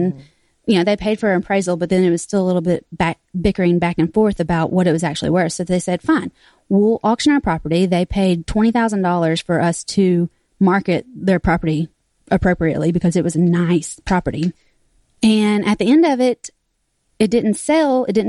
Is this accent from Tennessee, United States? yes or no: yes; Tennessee, United States; I'm from Tennessee and we like easy math.